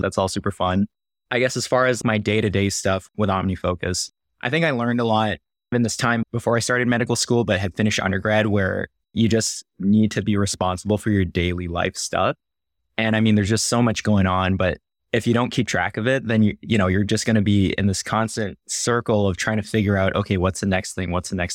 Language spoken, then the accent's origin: English; California, United States; also born or lived in San Diego, United States; So I guess where I'm from, so I grew up primarily in California. I guess this kind of makes sense in hindsight, but I grew up so specifically Northern California, where Apple was blowing up at the time and all that stuff.